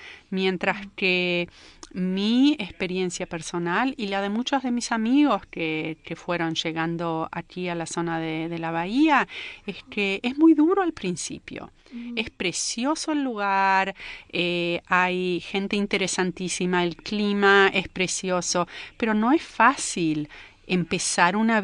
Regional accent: Argentina; moved away; also born or lived in Israel / Canada; Sí, nací en Israel, pero crecí en la Argentina. Y en la Argentina es donde empezó mi formación universitaria.

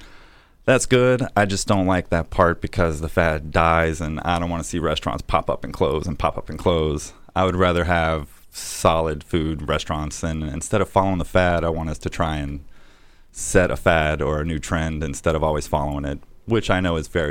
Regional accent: Louisville, Kentucky, United States; In the bigger cities, I worked in New York, Atlanta, Charlotte. Those real big cities, they hear I'm from Louisville

